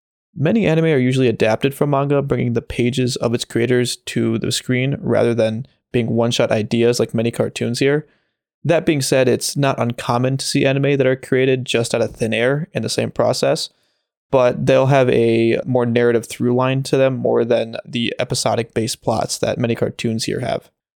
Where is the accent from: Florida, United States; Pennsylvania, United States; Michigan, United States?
Michigan, United States; Dearborn; I'll be your host for this week's episode. A little bit about me, I'm from Dearborn, a city about 10 minutes outside of Detroit